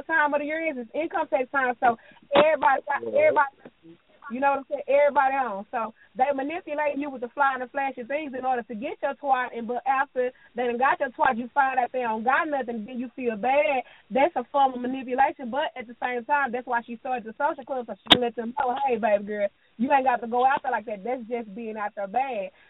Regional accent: Dallas, Texas, United States; hey, I'm from Dallas, Texas, Pleasant Grove.

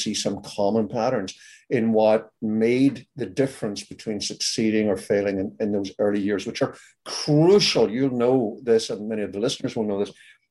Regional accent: Belfast, Northern Ireland, United Kingdom; now in Maryland, United States; I'm not originally from these parts. Right. Clearly, as you can hear, I'm Texan. I'm from Ireland. I'm originally from Ireland. I'm from Belfast, in fact. Now, Belfast is in the north of Ireland.

